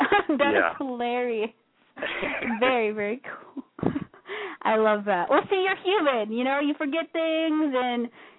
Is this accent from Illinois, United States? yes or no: yes; Chicago, Illinois, United States; Well, now I'm going to have to share that spot because I'm from Chicago as well.